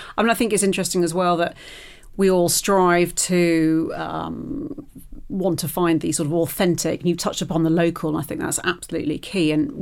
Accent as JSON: {"language": "English", "country": "United Kingdom"}